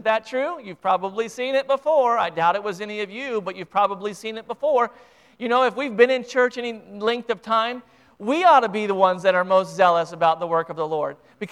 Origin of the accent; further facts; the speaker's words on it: United States; Being an American and a Christian in America, we have blessings upon blessings every single day just by being an American and being a Christian.